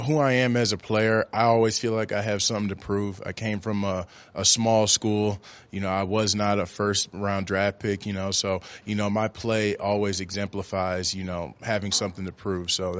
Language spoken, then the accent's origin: English; Minnesota, United States; I'm from Minnesota, so, you know, obviously we didn't make the playoffs. But, you know, being back home in Minnesota, watching the Vikings play